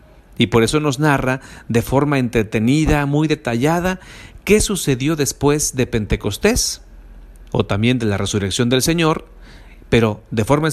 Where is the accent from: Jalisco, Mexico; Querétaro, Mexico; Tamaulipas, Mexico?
Querétaro, Mexico; now in Monterrey, Mexico; llevo en Monterrey más de 13 años. Yo soy originario de Querétaro. Tengo 5 hermanos más. En total somos 6.